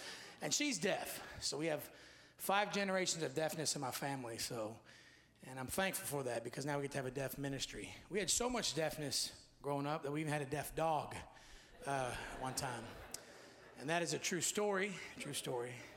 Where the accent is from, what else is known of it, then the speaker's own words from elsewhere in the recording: St. Augustine, Florida, United States; born there; In 1975, I was born in St. Augustine, Florida, because my father was teaching at a deaf school there